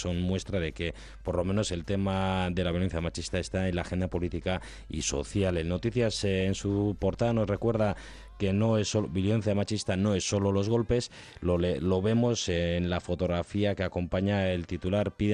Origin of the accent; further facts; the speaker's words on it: Nouvelle-Aquitaine, France; para el Estado francés, los ciudadanos, en este caso vascos, somos como piezas